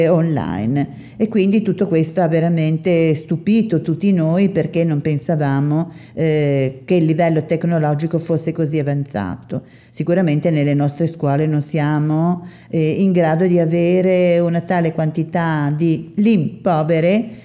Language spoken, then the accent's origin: Italian; Genoa, Liguria, Italy; per noi che veniamo da Genova in particolare, dove siamo abbastanza vecchi